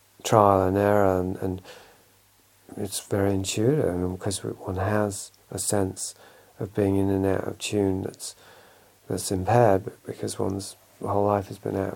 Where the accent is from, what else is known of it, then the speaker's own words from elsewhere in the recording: England, United Kingdom; because I'm English